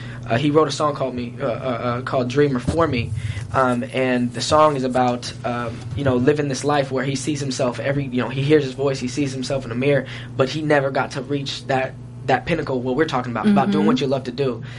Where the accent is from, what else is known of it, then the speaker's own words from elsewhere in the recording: Seattle, Washington, United States; You know, I'm from Seattle. And there's not much music pop like scene up there.